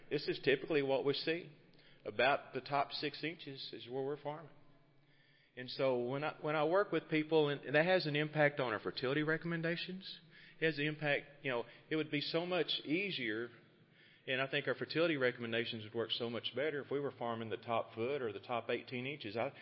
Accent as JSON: {"language": "English", "region": "Texas", "country": "United States", "tie": "born or raised there", "said": "As, you know, I grew up outside of Lubbock, and the soils, where I grew up are so much different than they are in Arkansas."}